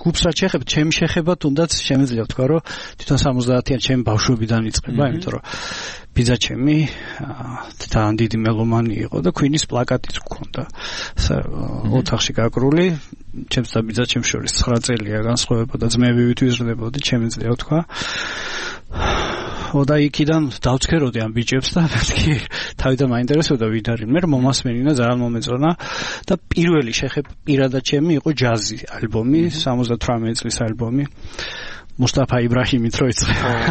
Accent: Kutaisi, Imereti, Georgia; born or raised there

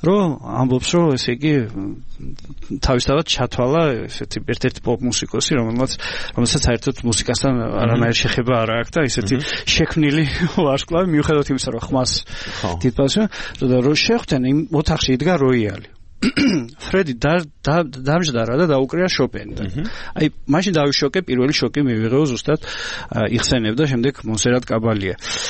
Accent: Kutaisi, Imereti, Georgia; born or raised there

